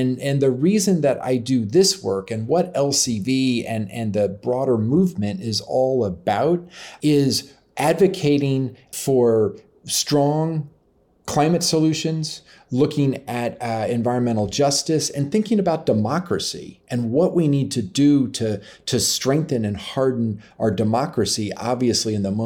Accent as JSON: {"language": "English", "region": "Colorado", "country": "United States", "tie": "born or raised there", "said": "And in all manner of ways, I grew up in Colorado."}